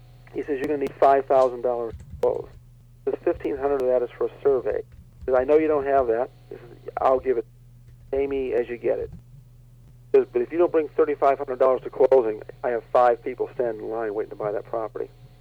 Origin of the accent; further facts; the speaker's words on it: Illinois, United States; Now, you keep in mind, we're from the Chicago area.